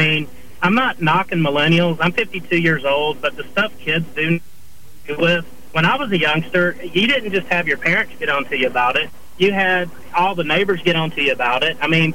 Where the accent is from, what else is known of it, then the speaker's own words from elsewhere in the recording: Mobile, Alabama, United States; also born or lived in St. Louis / Chicago / Los Angeles / Dallas; I'm a registered nurse, and I'm from Mobile originally. I moved back home. I live in Orange Beach now, but I've lived in St. Louis. I've lived in Chicago. I've lived in Los Angeles. I've lived in Dallas.